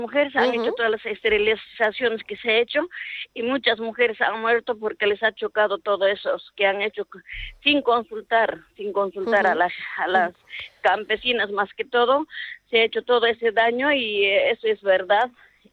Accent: Abancay, Apurímac, Peru; Yo vengo de Abancay, Apurímac, Perú

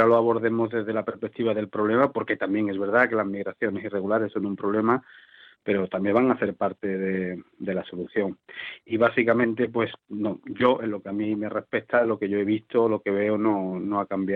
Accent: San Roque, Andalusia, Spain; se cree que es mi pueblo natal, San Roque.

